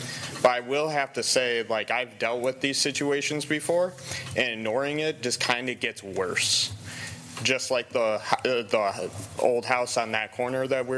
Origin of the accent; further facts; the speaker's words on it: East Lansing, Michigan, United States; I'm actually from East Lansing, but I'm living with my parents for the moment.